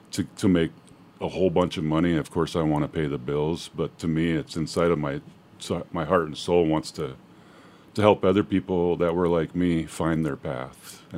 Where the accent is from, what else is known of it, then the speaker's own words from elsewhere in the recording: Washington, United States; now in Alaska, United States; And I moved up here from Washington in 1991. Didn't really know anything about my culture.